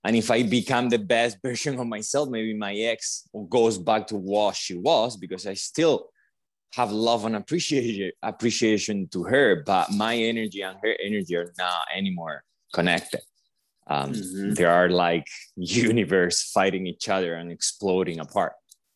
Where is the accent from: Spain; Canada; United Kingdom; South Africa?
Spain; Marbella, Andalusia; English is a second language; moved away as an adult; now in United States; I'm from Spain originally, from Marbella. I moved to the US about 8 years now. It's been a long time.